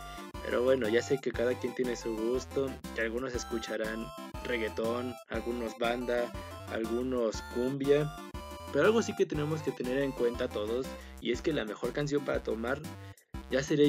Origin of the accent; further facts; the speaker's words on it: Michoacán, Mexico; yo soy de Michoacán y deberías decirles a ustedes mis michoacanos libres